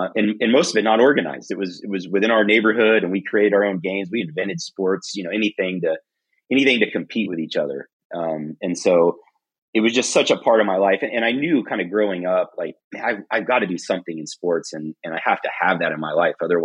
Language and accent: English; Texas, United States; I'm from Texas, and so Colin is as well